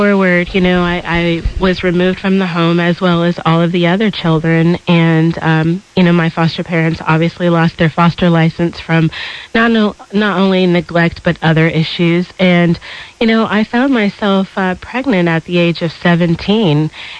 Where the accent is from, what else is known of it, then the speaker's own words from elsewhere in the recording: Seattle, Washington, United States; Well, I'm actually from Seattle, Washington, and I am formerly a ward of the state.